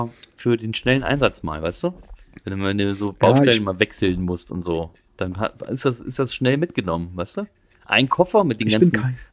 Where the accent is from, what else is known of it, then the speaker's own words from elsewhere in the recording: Hesse, Germany; Ich komme aus Hessen.